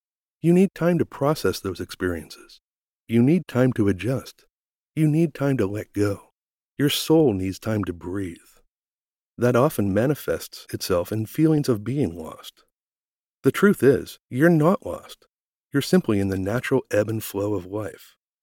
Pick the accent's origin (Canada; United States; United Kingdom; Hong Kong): Canada; Eastern Canada; now in Vancouver, Canada; Growing up on the East Coast, I could only dream about what that was like, to live in a city with a National Hockey League team. After moving across the country to become a resident of Vancouver